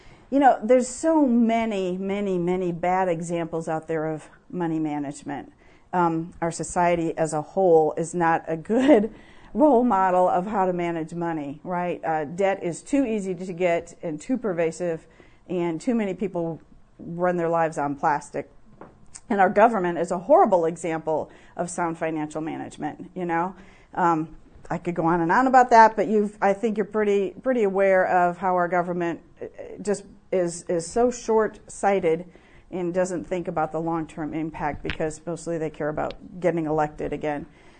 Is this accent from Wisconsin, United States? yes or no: yes; Wisconsin, United States; also born or lived in Cincinnati; I'm from Cincinnati. I grew up in Wisconsin, but now I say y'all.